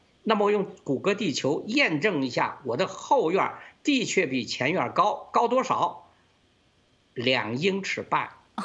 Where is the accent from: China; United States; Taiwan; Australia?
China; Sichuan; born there; also born or lived in Beijing / Tianjin; 我是1940年出生在四川，我们家是江苏川沙，就是现在陆家嘴附近的，我们是也就可以说是上海的浦西人，浦东人啊。